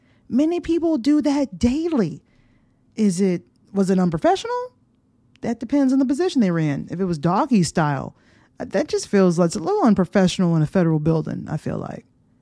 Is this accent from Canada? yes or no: no; United States; I remember when I went to London as a kid and I was confused. I was like, why do all the signs say toilet? Like, I knew what toilet was, but here in America